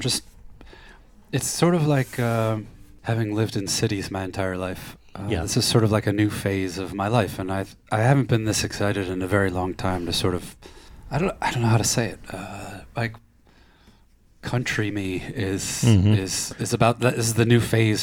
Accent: Shaker Heights, Ohio, United States; also born or lived in Chicago; I grew up in the Midwest in Ohio, so you grow up around nice people.

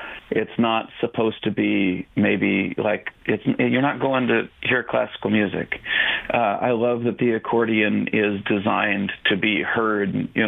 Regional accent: Missouri, Arkansas, Kansas area, United States; I'm from a long ways off. I'm from Missouri, Arkansas, Kansas kind of area.

